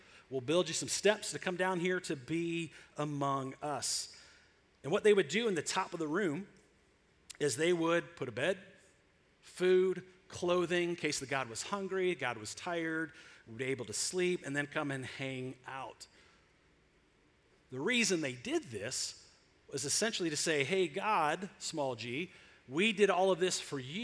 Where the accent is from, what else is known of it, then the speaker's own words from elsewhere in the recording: Michigan, United States; Those of you who know, I grew up in Michigan. I am a Wolverine.